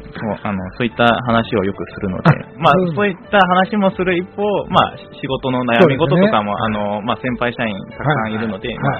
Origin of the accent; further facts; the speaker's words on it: South Korea; first language Korean; Japanese is a second language; 自分の母国語、韓国語と日本語を使ってるんですけど、